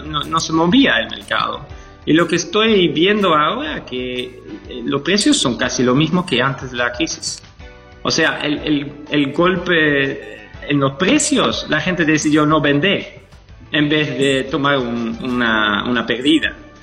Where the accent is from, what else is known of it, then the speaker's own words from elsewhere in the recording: Netherlands; Spanish is a second language; moved away; Y ni soy de aquí, ¿no? Soy holandés originalmente y emigré para acá.